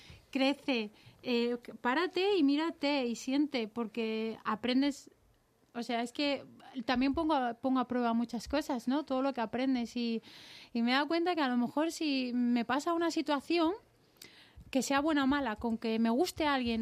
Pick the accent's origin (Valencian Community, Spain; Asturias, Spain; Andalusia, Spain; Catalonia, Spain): Valencian Community, Spain; Elche; Bueno, yo soy licitana y enamorada de mi tierra